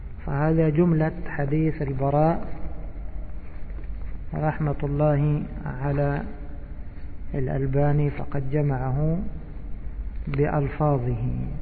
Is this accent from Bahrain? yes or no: no; Egypt; عندنا في مصر لا بد من هذا، لا بد من التذكير